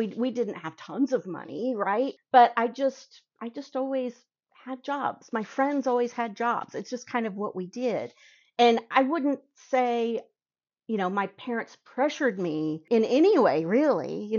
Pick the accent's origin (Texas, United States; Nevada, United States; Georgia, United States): Texas, United States; born there; also born or lived in California / Maryland; I was born in Texas, lived in California, moved out to Maryland